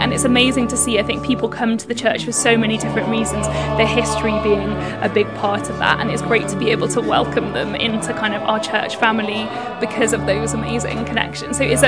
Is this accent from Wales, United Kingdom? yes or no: yes; Cardiff, Wales, United Kingdom; now in London, United Kingdom; I came to London about, gosh, it must be, I think seven and a bit years ago, and obviously because I'm born and brought up in Cardiff, was really keen to kind of meet Welsh Christians and be a part of a kind of a Welsh ministry in London.